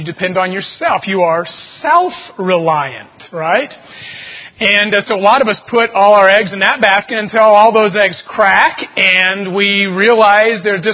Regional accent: El Paso, Texas, United States; But, growing up in El Paso, which is about 5,000 miles from everything out there, it is in the state of Texas.

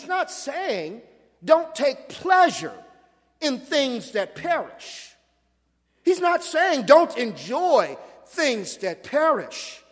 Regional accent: Los Angeles, California, United States; I grew up in Los Angeles as a Rams fan and a Raiders fan.

